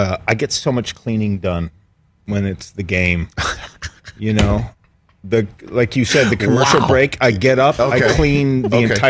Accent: Toledo, Ohio, United States; I'm from Toledo.

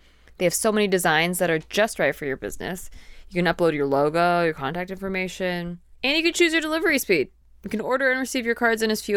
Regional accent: Santa Barbara, California, United States; I grew up in Santa Barbara.

